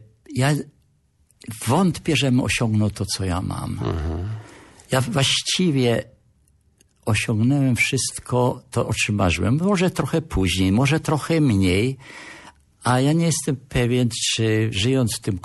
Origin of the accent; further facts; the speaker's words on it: Gdynia, Pomeranian Voivodeship, Poland; Ja jestem urodzony w Gdyni, mój ojciec jest z Torunia.